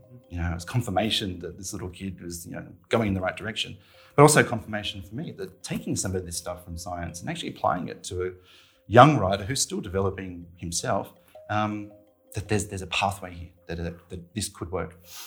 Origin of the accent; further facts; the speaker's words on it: Sydney, New South Wales, Australia; I'm originally from Sydney.